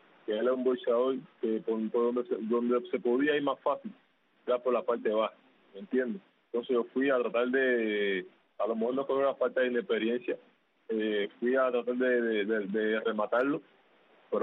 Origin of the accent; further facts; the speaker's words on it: Guantánamo, Cuba; yo soy de Guantánamo